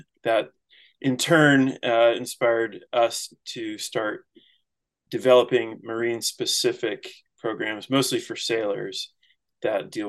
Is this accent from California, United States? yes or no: yes; California, United States; also born or lived in Holland, Michigan; I grew up in Southern California